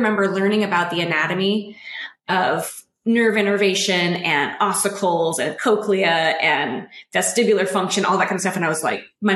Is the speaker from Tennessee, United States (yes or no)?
no; Idaho, United States; I'm originally from North Idaho, Eastern Washington area.